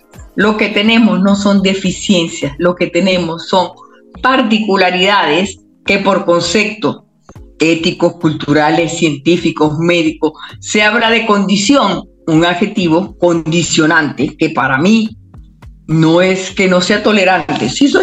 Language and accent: Spanish; Venezuela; yo tengo una cultura como venezolana